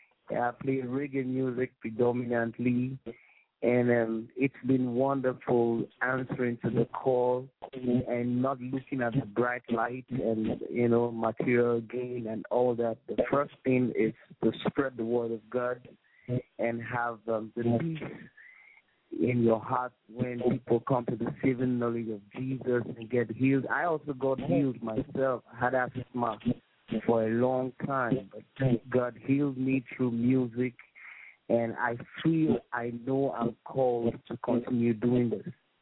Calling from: Nigeria; I'm calling from Nigeria. … I'm a gospel artist. I'm a child of God, born again Christian.

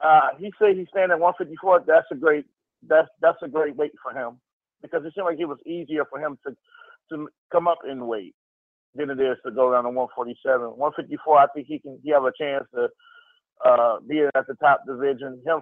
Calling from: Detroit, Michigan, United States; I'm calling from the 313.

